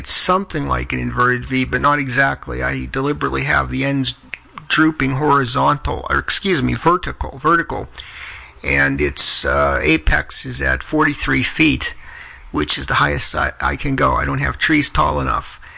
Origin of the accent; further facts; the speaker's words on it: Johnstown, Pennsylvania, United States; That's my home state. I came from near Pittsburgh, city of Johnstown.